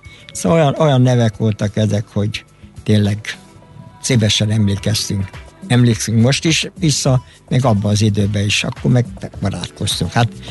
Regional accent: Budapest, Hungary; Én pesti gyerek vagyok, én is tudom, hogy mit kell megdolgozni.

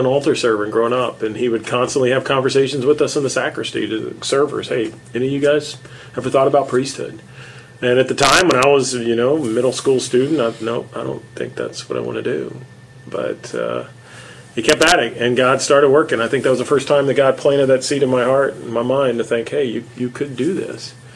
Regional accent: Houston, Texas, United States; So I grew up in the Houston area, and Houston, Texas is home. That's where my family is. I grew up in the northwest part of town.

